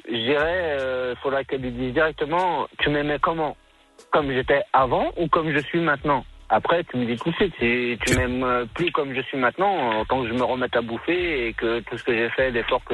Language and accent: French; Morocco; je suis marocain, donc le Maroc pour moi c'était facile, pas cher et rapide.